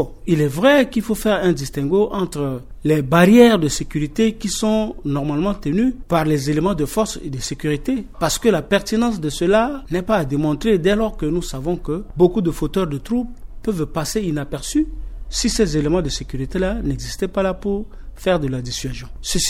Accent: Central African Republic; Je suis un citoyen centrafricain, je suis inspecteur d'État.

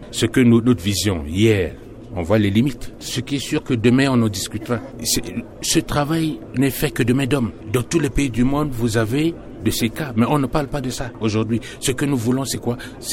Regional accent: Central African Republic; Nous sommes des Centrafricains. Ensemble, bâtissons un pays.

